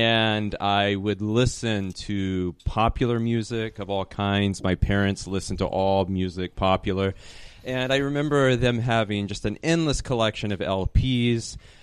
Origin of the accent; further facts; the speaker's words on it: Temple, Texas, United States; Great question. So I'm originally from Temple, Texas, which is a town equally situated between...